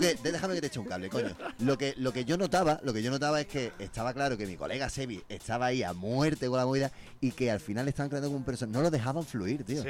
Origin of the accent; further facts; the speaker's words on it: Salamanca, Castile and León, Spain; Soy de Salamanca.